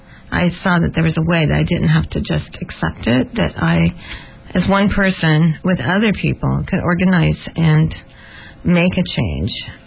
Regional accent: Portland, Oregon, United States; born there; I was born in Portland, Oregon, 57 years ago.

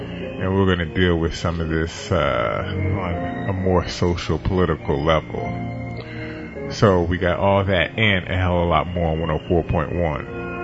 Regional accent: Oakland, California, United States; I'm from West Oakland. I don't be playing that nonsense.

